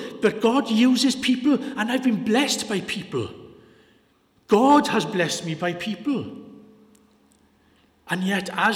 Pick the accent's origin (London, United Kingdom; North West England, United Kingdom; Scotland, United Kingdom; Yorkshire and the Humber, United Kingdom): Yorkshire and the Humber, United Kingdom; born there; Now, with this accent, you're all fairly convinced I'm Welsh. I'm actually born in Yorkshire. I'm a Yorkshireman. But nobody believes me, but I'm not lying.